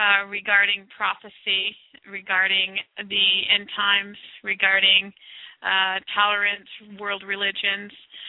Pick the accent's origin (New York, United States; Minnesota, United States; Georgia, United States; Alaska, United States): Minnesota, United States; now in Missouri, United States; And I don't say that lightly because I grew up in Minnesota where it's really cold, but today it's actually really cold.